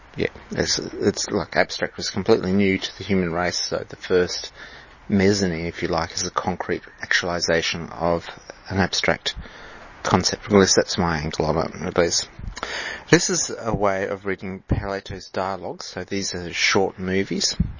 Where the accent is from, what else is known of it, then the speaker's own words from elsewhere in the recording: Australia; accent: Australian; Sorry for my Australian accent.